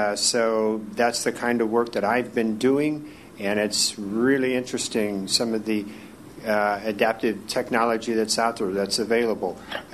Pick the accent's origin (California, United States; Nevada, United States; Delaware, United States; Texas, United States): California, United States; San Francisco; I'm from San Francisco and represent the disabled community at large.